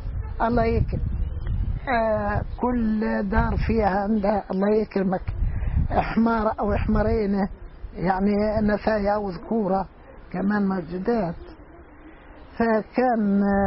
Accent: Karatiyya, Palestine; الناس يعني من قريتنا كنا احنا الرعاة كراتية نطحن بالمعنى الطحين اللي بدنا نأكله سنوي

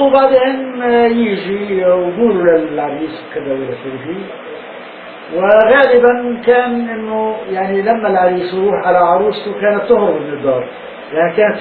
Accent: Palestine; احنا في قريتنا كان يتروح يعني خلينا اقول ما بين 200 الى 400 دينار جنيه فلسطيني

